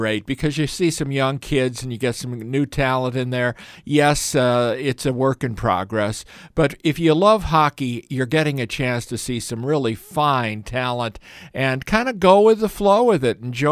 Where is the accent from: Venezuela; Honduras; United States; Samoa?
United States; Chicago, Illinois; I grew up in Chicago, as you know, Tim, followed the Chicago Blackhawks.